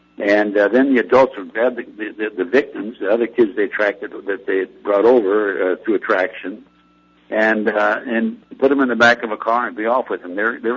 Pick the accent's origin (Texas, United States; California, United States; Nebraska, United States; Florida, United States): Nebraska, United States; Lincoln; And he, and by the way, Lincoln, Nebraska is my hometown.